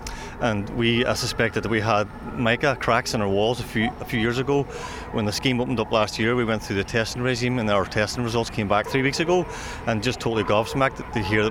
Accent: Derry, Northern Ireland, United Kingdom; also born or lived in Galway, Ireland; now in Donegal, Ireland; we would have friends and neighbours because we're not from Donegal, I'm from Derry and my partner's from Galway. We had moved up from Galway to start a new life because I got a lecturing job up at the university

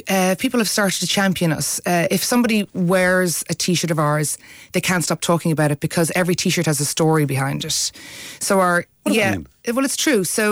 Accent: Dublin, Leinster, Ireland; Well, I call it tun because I'm from Dublin

